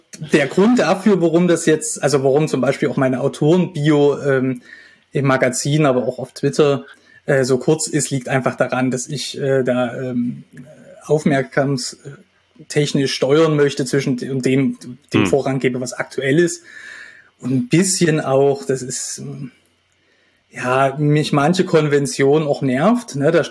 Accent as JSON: {"language": "German", "town": "Dresden", "region": "Saxony", "country": "Germany", "tie": "born or raised there", "said": "Geboren bin ich in Dresden. Da bin ich auch zur Schule gegangen, meine gesamte Jugendzeit in Dresden verbracht und dann bin ich für eine Weile nach Halle an der Saale"}